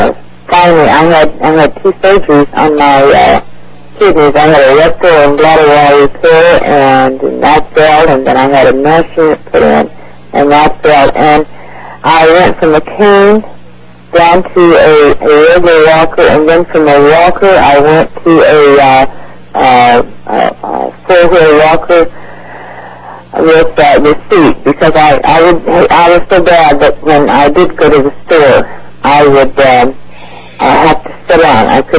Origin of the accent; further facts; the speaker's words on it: California, United States; I'm from California.